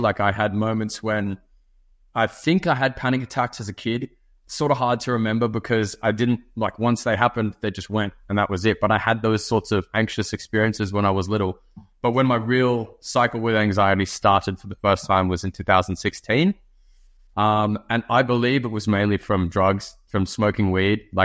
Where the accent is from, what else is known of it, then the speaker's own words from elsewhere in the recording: Sydney, New South Wales, Australia; I'm from Sydney, Australia. I'm the lad down under. I'm 29 years old